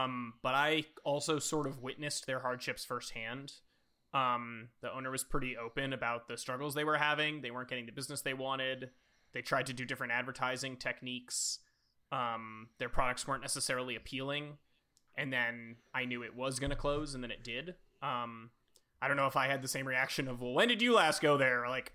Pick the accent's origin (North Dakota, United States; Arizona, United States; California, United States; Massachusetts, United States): Massachusetts, United States; Newburyport; I mean, it happened to me growing up in Newburyport as well